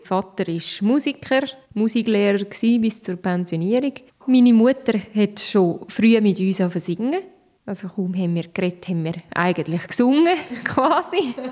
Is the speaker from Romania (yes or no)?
no; Illgau, Schwyz, Switzerland; Aufgewachsen bin ich in Ilgau, im Kanton Schweiz. Das ist ein kleines Bergdörfli. Ich bin das vierte von vier Kindern.